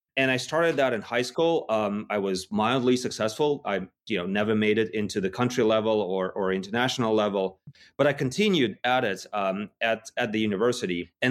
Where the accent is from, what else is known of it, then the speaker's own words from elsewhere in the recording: Yekaterinburg, Sverdlovsk Oblast, Russia; I was not in Berlin, obviously. I was in Russia and in a relatively small city called